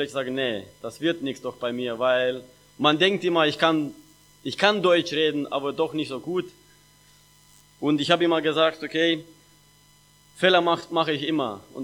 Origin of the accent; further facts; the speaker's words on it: Moldova; ich komme aus Moldawien, ich bin verheiratet, ich habe eine Frau und eine Tochter und seit 13 Jahren bin ich Christ. Ich bin in eine gläubige Familie